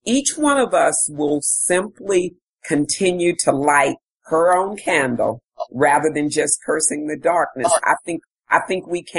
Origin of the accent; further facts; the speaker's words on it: the South, United States; because again, growing up in the South and in the time in I'm 57, when I was young, you really only thought about race in terms of black and white.